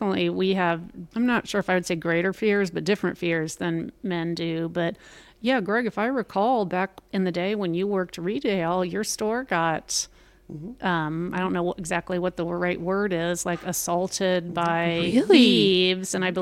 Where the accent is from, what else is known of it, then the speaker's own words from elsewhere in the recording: Dayton, Ohio, United States; We sort of are. I'm from the Dayton area. I don't know if you knew that.